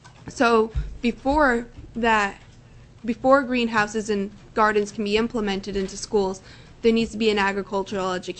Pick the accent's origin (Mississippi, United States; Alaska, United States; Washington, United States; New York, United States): Alaska, United States; Fairbanks; I'm from Fairbanks in the Tanaw District 4-H.